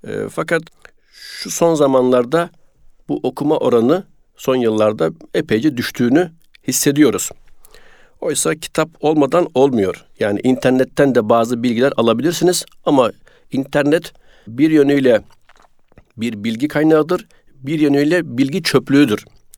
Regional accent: Bandırma, Balıkesir, Turkey; Ben Bandırma'nın Kayacık Köyü'nde doğdum. 1970 yılının son ayı. Nüfusta 71 yazar. İlkokulu o köyde okudum. Köy Bandırma'ya çok yakındı. Yani 2 kilometre falan.

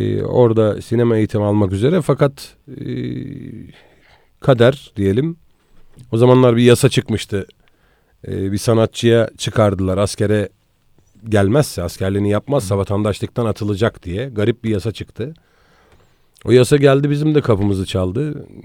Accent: Konya, Turkey; also born or lived in Istanbul / Trabzon; İstanbul'da doğdum. Sonra Trabzon'da başlayan bir eğitim hayatı. Anaokulu, ilkokulu. Oradan sonra Konya. Konya'da ilkokulun geri kalan kısmı, ortaokul ve lise, Konya İmam Hatip Lisesi.

